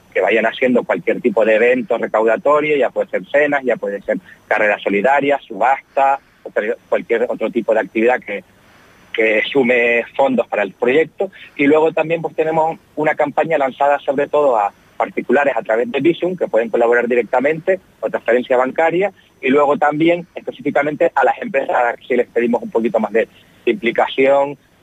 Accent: Canary Islands, Spain; soy de Gran Canaria, del Club Rotario de Ciudad Arucas, y efectivamente estoy en camino de coger el avión para ir a Fuerteventura

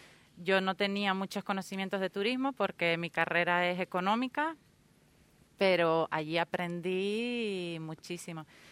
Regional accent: Canary Islands, Spain; muchos majoreros que estamos aquí

